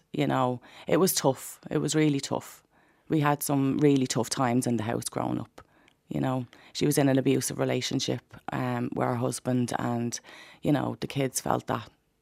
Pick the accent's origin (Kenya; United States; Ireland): Ireland; Ballymun, Leinster; I grew up in Ballymun, and I'm the eldest child of four children, three younger brothers.